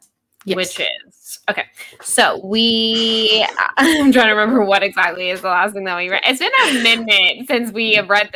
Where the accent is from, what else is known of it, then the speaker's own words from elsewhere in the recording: United States; we are two American girly pops, and it's been a real couple crazy weeks in our country.